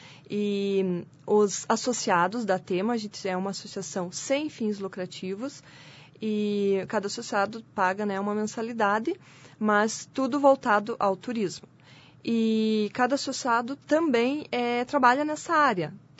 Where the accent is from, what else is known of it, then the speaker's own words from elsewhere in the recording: Cruz Machado, Paraná, Brazil; Sou natural de Cruz Machado, então, já estou há 18 anos aqui na cidade e trabalho o turismo tanto aqui quanto lá também, porque lá é minha terra natal